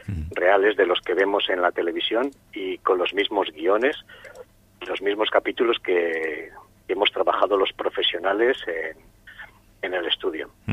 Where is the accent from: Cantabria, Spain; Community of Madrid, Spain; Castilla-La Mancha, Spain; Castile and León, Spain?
Cantabria, Spain; Castro Urdiales; now in Guriezo, Spain; Yo soy de Castro, vivo en Guriezo, pero Laredo es casi una segunda casa.